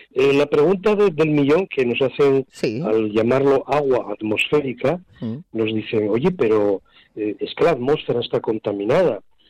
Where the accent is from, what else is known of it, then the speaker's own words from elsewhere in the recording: Asturias, Spain; Soy asturiano.